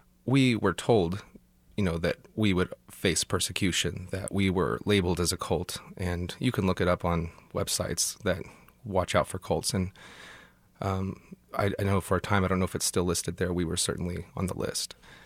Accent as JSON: {"language": "English", "town": "Kansas City", "country": "United States", "tie": "born or raised there", "said": "my mother, she lives in Austin, Texas now, but I grew up in Kansas City"}